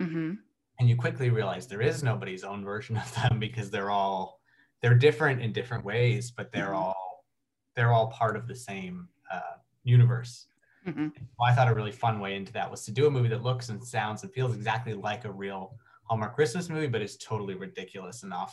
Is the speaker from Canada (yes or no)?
yes; Canada; It's more just I'm from Canada